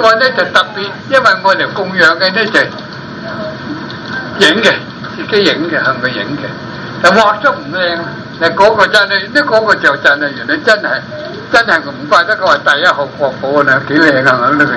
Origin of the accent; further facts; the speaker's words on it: China; 我哋中國人啊，我哋真係要改嘅。